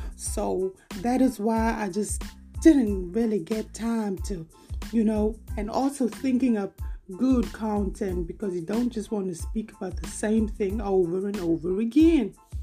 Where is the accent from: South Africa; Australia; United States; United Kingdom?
South Africa; Cape Town, Western Cape; the way from Cape Town, South Africa. But I like to tell my friends that I'm from Atlanta, Georgia.